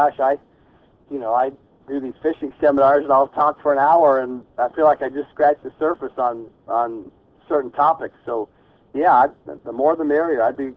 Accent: West Coast, United States; moved away as an adult; now in Texas, United States; My wife and Jill and I moved to Texas in 1990. I grew up out in the West Coast and fished all those lakes out there.

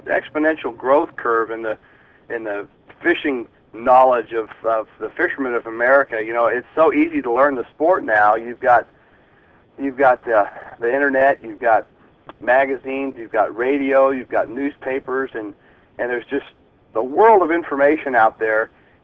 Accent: West Coast, United States; moved away as an adult; now in Texas, United States; My wife and Jill and I moved to Texas in 1990. I grew up out in the West Coast and fished all those lakes out there.

